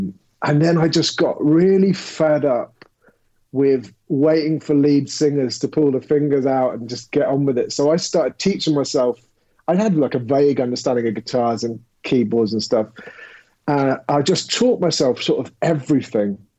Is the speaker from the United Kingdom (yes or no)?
yes; London, United Kingdom; born there; Even though I was born in London, I hadn't lived there for years. And I was in Camden. So I moved to Camden because as a musician, that was the mecca in sort of around the age of 16, 17.